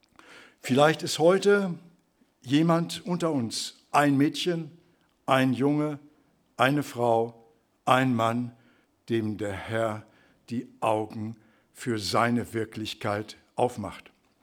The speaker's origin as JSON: {"language": "German", "town": "Lübeck", "region": "Schleswig-Holstein", "country": "Germany", "tie": "born or raised there", "said": "Ich bin in Lübeck zur Schule gegangen."}